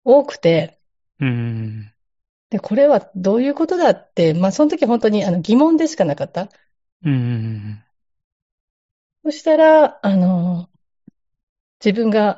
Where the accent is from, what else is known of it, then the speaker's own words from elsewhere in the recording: Hita, Oita, Japan; 私自身実は大分県日田市の生まれ育ちで、本当目の前が川で、